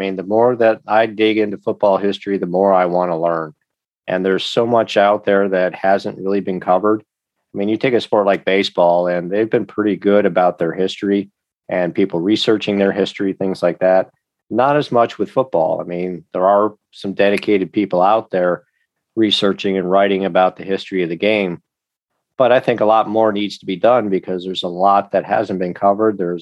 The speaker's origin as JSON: {"language": "English", "town": "Buffalo", "region": "New York", "country": "United States", "said": "I'm originally from Buffalo, so I will always support them."}